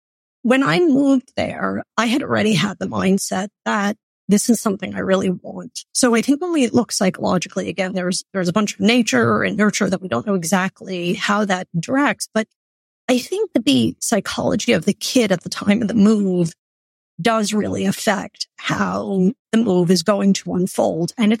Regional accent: New York City, New York, United States; Growing up in New York City, again, was exceptional in some ways insofar as being connected with different diverse groups of people

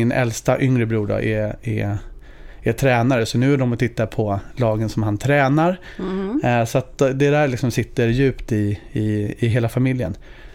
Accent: Huddinge, Stockholm County, Sweden; Jag är född uppvuxen i Huddinge. Kommer från en stor familj.

